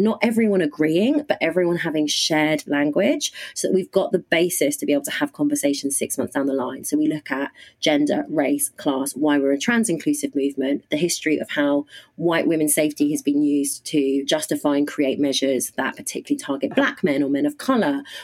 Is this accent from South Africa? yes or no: yes; South Africa; And I grew up partly in South Africa and spent most of my 20s in South Africa and really learned a lot from political movements there. And I'm a South African citizen.